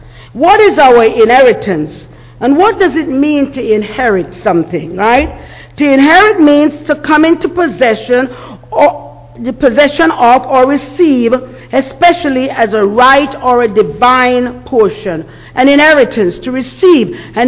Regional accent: Jamaica; when I grew up in Jamaica

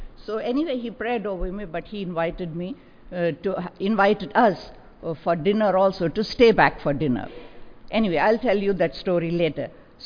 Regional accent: India; he was very well known in my hometown and I think throughout India

